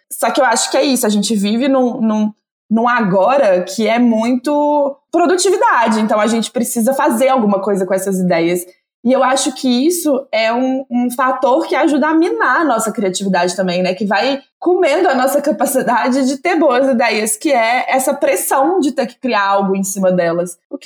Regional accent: Brazil; E uma das coisas que eu cito é o nosso poder enquanto brasileiros da gambiarra, sabe?

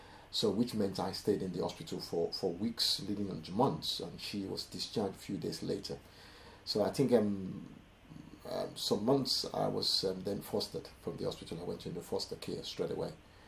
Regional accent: Nigeria; also born or lived in United Kingdom; So that was the beginning of my own challenge in growing up in Nigeria.

